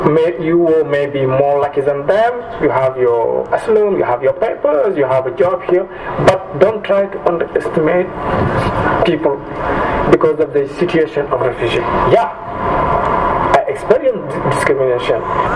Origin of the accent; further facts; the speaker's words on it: Senegal; I come from Senegal and I'm living in Léa Centre.